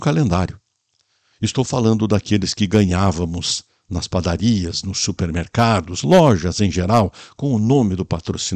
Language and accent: Portuguese; Montes Capões, Brazil; Lá em Montes Capões, a minha terra natal, nos referíamos à folhinha